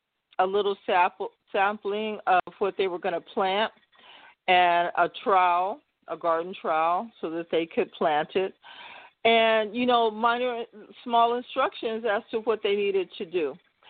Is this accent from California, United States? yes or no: yes; Fresno, California, United States; when I was a girl growing up in Southwest Fresno, like I said, my family has rural roots.